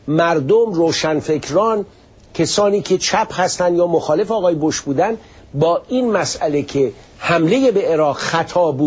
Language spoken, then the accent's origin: Persian; Iran; moved away as an adult